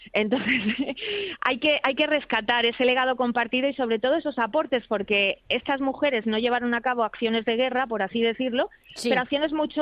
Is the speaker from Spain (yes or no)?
yes; Trujillo, Extremadura, Spain; pues es en casa porque yo soy de Trujillo.